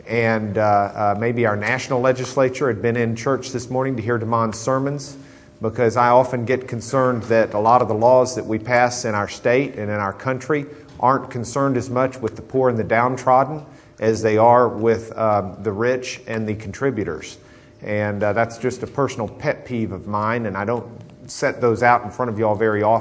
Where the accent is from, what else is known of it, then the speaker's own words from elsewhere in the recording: Lubbock, Texas, United States; I think in part because we grew up in Lubbock